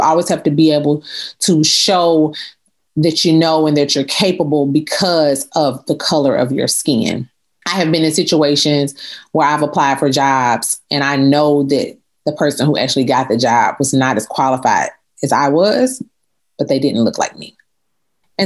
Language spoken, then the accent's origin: English; Chattanooga, Tennessee, United States; Historically, here in my hometown, I'm proud to be from Chattanooga, that's just not been the case.